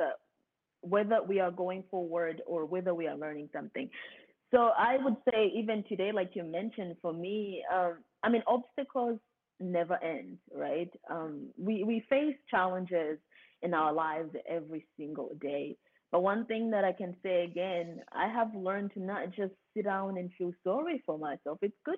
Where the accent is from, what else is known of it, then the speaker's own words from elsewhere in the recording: Burundi; moved away; also born or lived in Democratic Republic of the Congo; I was originally born from Democratic Republic of the Congo, but I was raised in Burundi due to war. My family had to escape my original country, which is Congo, and we decided to, and then we went to move to Burundi and live there for many years as refugees.